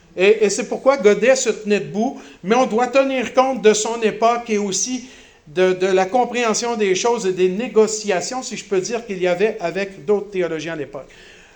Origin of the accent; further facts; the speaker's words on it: Quebec, Canada; quand je prêche, chez nous au Québec, par exemple